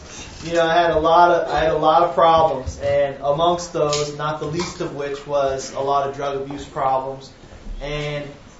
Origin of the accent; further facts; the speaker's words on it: New Hampshire, United States; I was raised in New Hampshire. It's a state in the United States. It's a New England state. It's predominantly white.